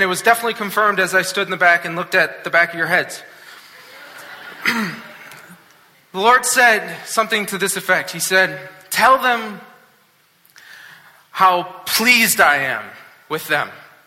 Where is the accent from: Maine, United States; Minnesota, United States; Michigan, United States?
Michigan, United States; Saline; I'm from Saline, Ann Arbor area, and it spit out, it said it's like about an hour drive.